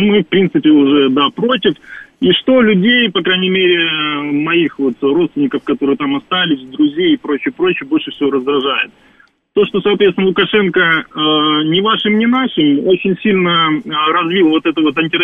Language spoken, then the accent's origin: Russian; Brest Region, Belarus; я сам родом из Брестской области, это Полесье, почти граница с Украиной